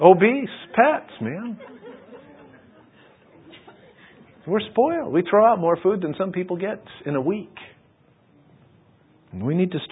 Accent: United States; I'm an American, so I can say this. Americans are spoiled brats today.

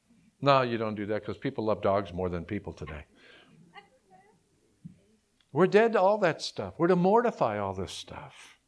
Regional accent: Canada; I'm Canadian.

